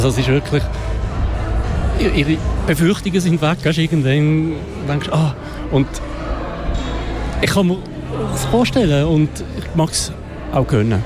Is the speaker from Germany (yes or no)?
no; Liestal, Basel-Landschaft, Switzerland; In meiner Heimatstadt Liestal ja auch.